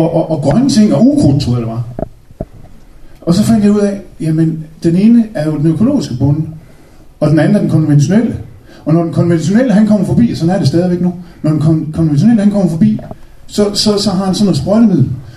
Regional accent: Aarhus, Central Denmark Region, Denmark; Jamen, jeg kommer fra Aarhus, og har boet derinde i mange, mange år.

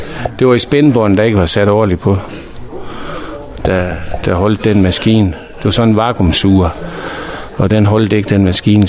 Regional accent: Aalborg, North Denmark Region, Denmark; Jeg bruger bassin meget, da jeg kommer fra Aalborg.

